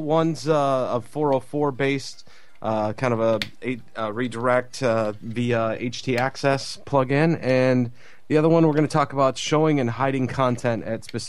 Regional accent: Chicago, Illinois, United States; now in Southern California, United States; Plus, now I grew up in the Midwest in Chicago, in the U.S., and now I live in Southern California, and there's no snow to be found anywhere.

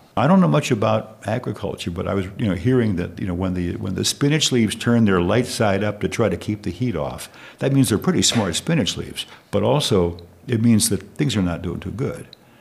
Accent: Newark, New Jersey, United States; now in Wisconsin, United States; I was born in Newark, New Jersey. When I was a young boy, prior to fifth grade, I could look out the back window and see the Empire State Building. And I had never seen a cow.

